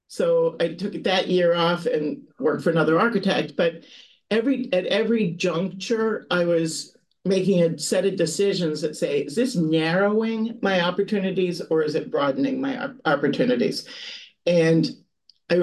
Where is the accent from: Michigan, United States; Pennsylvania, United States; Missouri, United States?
Pennsylvania, United States; Philadelphia; So, excuse me, I grew up in the neighborhood West Mount Airy in Philadelphia.